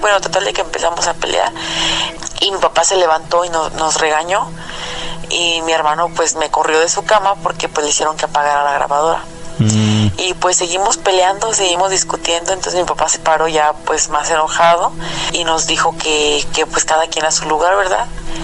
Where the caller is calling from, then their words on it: Guanajuato, Mexico; soy de Guanajuato.